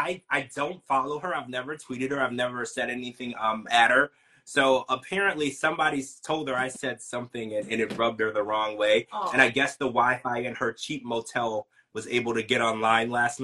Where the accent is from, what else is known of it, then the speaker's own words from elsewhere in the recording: Louisiana, United States; I was raised in Louisiana as a Christian boy, Seventh-day Adventist Christian boy.